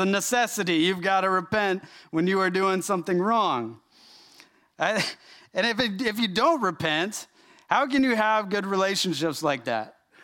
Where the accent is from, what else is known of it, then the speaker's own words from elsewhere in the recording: Arizona, United States; My brother and I, we grew up in Arizona. It was always hot outside